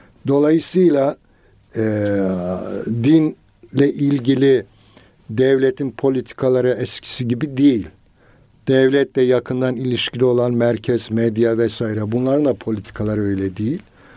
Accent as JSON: {"language": "Turkish", "region": "Elazığ", "country": "Turkey", "said": "Ben mesela çok Güneydoğu Anadolu'da yaşadım. Elazığ'lıyım."}